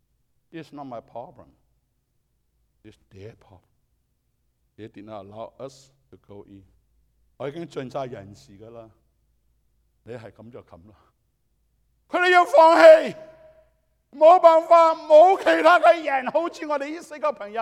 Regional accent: United States; 我们美国人很喜欢 privacy

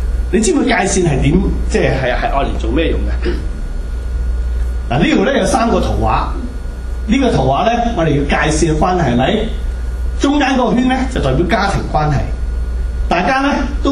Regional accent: China; 也都有一些我們中國人呢不講私隱的喎

